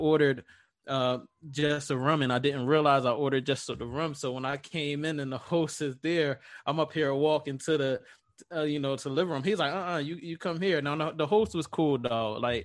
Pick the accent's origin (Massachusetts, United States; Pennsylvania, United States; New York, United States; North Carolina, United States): Pennsylvania, United States; Philadelphia; You know, I'm from Philly, so it's not a, you know, me and my I don't know if you...